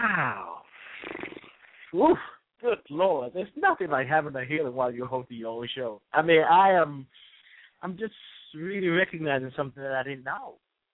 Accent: England, United Kingdom; born there; I was born in England. I'm still a Nigerian. I tell people I'm a Nigerian, but I was born in England.

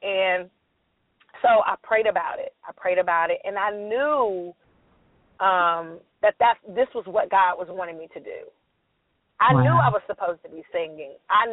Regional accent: Nashville, Tennessee, United States; because I was from Nashville.

